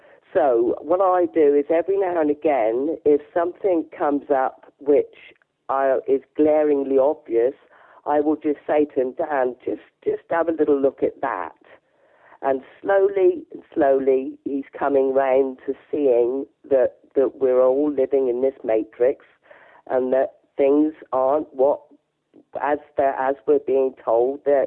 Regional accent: South West England, United Kingdom; now in Elmdon, United Kingdom; Well, no, not originally. Devon originally.

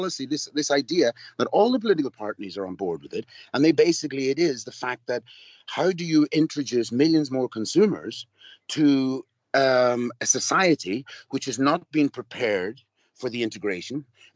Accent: Ireland; I grew up in Ireland in the 60s and 70s, and nationalism was everywhere.

